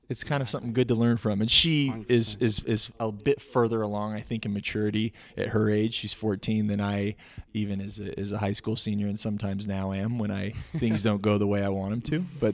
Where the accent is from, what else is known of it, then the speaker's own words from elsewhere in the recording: Utah, United States; also born or lived in Los Angeles, United States; I grew up in Utah. I was born in L.A., but really call Utah home. Went to school here through college